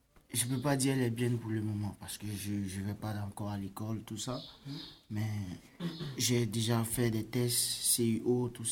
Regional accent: Yopougon, Abidjan, Côte d’Ivoire; Je viens de la Côte d'Ivoire.

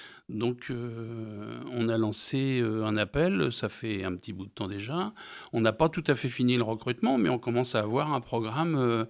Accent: Normandy, France; La vache, c'est parce qu'on est normand, effectivement.

